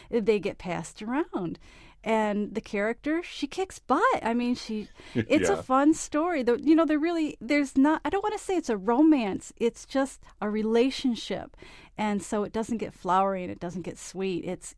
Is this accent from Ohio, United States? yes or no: no; Michigan, United States; And I have also since moved back to my hometown in Michigan, where it's also a little more accepted there anyway.